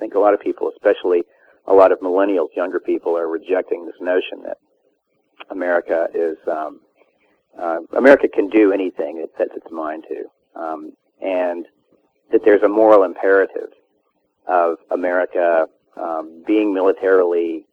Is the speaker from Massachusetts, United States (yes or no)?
no; Georgia, United States; I grew up in the South. I'm a Southerner. I grew up in Georgia.